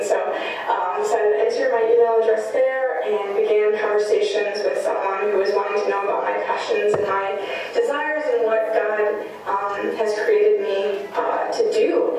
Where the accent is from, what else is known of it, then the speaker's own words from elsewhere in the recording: Sheldon, Iowa, United States; I grew up in Sheldon, Iowa, was born and raised there.